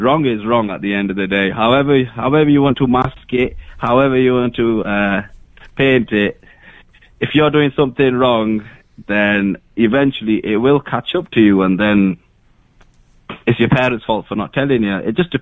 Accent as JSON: {"language": "English", "town": "Huddersfield", "region": "Yorkshire and the Humber", "country": "United Kingdom", "tie": "born or raised there", "said": "Yeah, I am from Huddersfield. I was born and raised in Crossnamore in Huddersfield."}